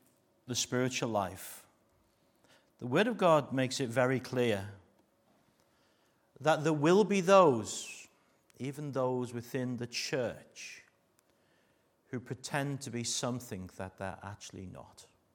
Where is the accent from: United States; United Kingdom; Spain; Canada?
United Kingdom; Liverpool, North West England; Remember, I'm a Scouser. English is my second language.